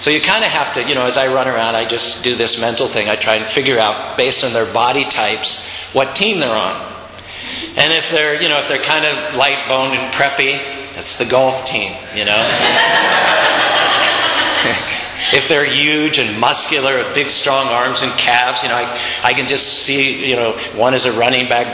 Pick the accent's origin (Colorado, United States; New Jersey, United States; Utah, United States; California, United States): Utah, United States; We're from Utah Valley, right?